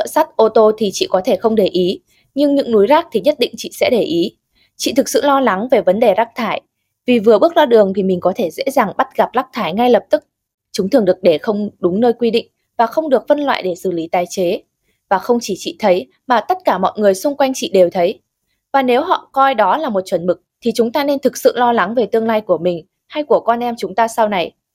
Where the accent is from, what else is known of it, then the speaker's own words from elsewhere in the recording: Nam Dinh Province, Vietnam; now in Hanoi, Vietnam; Quê chị ở Nam Định, chị cũng đang đến trung tâm thành phố Hà Nội sống để tiện cho việc học tập và làm việc.